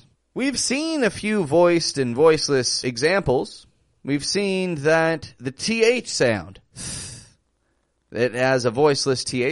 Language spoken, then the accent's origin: English; Toronto, Ontario, Canada; I'm from Toronto, Canada.